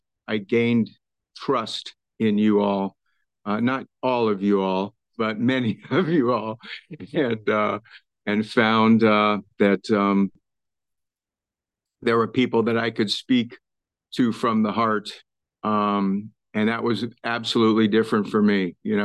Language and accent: English; California, United States; now in Portland, United States; I'm from Portland, Oregon, originally from the San Francisco Bay Area.